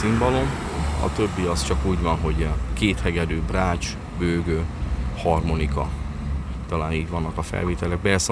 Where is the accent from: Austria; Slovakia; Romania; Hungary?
Romania; Transylvania; Tehát mint erdély képviselte, mint erdélyi prímás